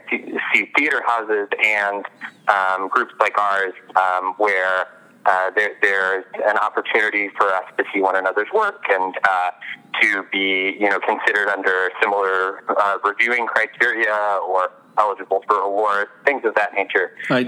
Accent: Indiana, United States; also born or lived in Vermont / New England; now in California, United States; I grew up in mostly rural settings. I was born in Vermont. I was raised in southern Indiana. I lived all over secluded areas of New England before coming out to California.

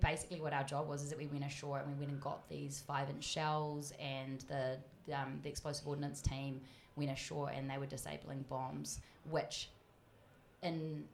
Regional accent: Waikato, New Zealand; So I was really lucky growing up on the Coromandel Peninsula. My granddad had a boat.

